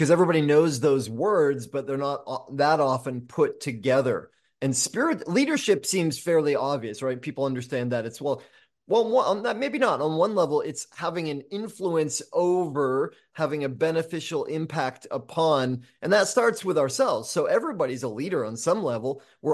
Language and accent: English; Maine, United States; Well, I was born in Maine, full-blooded maniac.